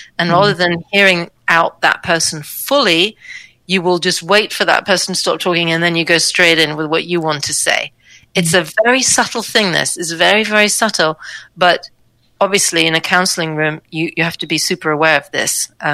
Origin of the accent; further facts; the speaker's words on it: Oslo, Norway; moved away; No, I mean, I'm from Norway, but my father's American. But I've lived here for a long, long time